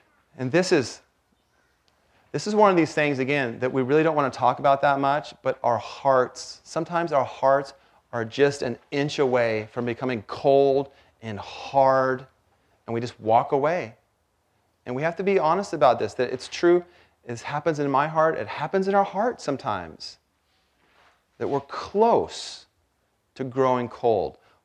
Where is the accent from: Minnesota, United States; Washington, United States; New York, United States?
Washington, United States; I had a roommate from Alaska, and I'd wake up, and I was from Washington